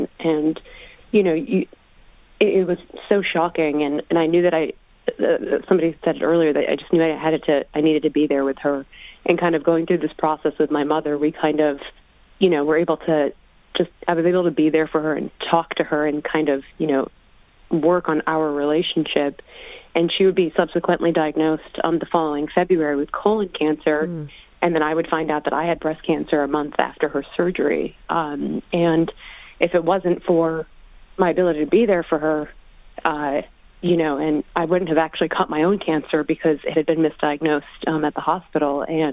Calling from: New York City, New York, United States; I'm calling from New York City.

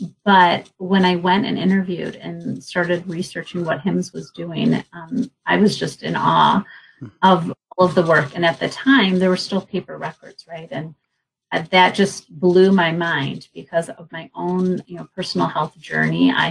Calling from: Grosse Pointe, Michigan, United States; I am calling in from my home in Grosse Pointe, Michigan, which is right outside of Detroit.

